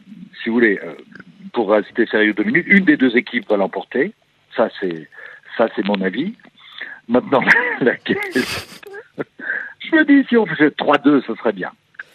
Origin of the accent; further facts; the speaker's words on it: Belgium; Je suis belge, je vis en Belgique, j'y travaille.